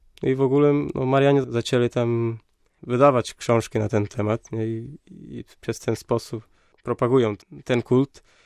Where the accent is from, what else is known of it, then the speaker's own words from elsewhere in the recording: Norte, Portugal; Polish is a second language; pochodzę z Portugalii, z północy, na Cid Cavaleiros, który się znajduje 17 km od Balsamão.